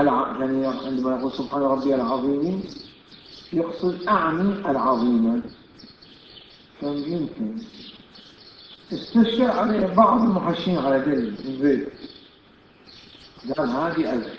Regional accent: Bahrain; لا الحجازيين لا العراق لا عندنا في البحرين لا مكان اخر

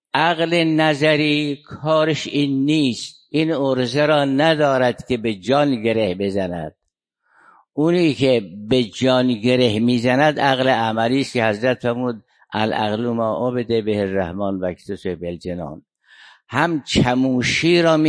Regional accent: Iran; ما کی هستیم؟ ما ایرانی هستیم

